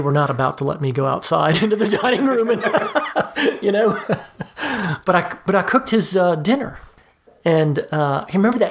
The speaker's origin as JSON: {"language": "English", "region": "Louisiana", "country": "United States", "tie": "born or raised there", "said": "growing up in Louisiana, I mean, even as a kid, I can remember turning on the PBS station."}